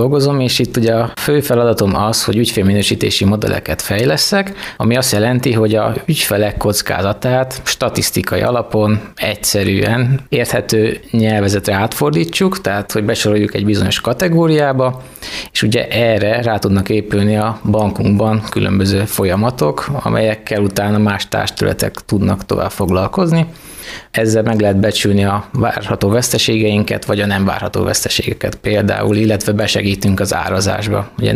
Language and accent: Hungarian; Gyula, Békés, Hungary; now in Mezőberény, Hungary; Békés-megyei vagyok, tehát Gyulán születtem, Mezőberényben lakok, van egy testvérem.